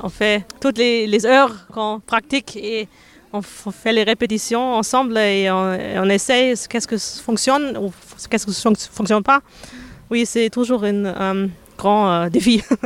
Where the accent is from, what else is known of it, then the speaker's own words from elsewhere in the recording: Germany; French is a second language; also born or lived in Peru; Oui, je suis née en Pérou. Mais je suis allemande et j'habite en Allemagne et je travaille comme professeure de violon au conservatoire dans une ville près de Tübingen. Pas à Tübingen, mais ça s'appelle Mössingen, la ville.